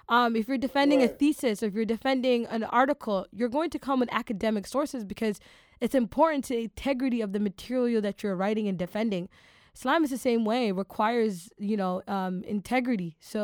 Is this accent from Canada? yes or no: yes; Toronto, Ontario, Canada; our next listener is from all the way Toronto, my hometown